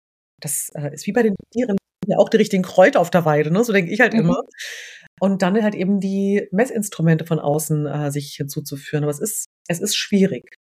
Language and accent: German; Lower Saxony, Germany; Ich komme selbst aus der Nähe von Hannover, aus einem Vorort.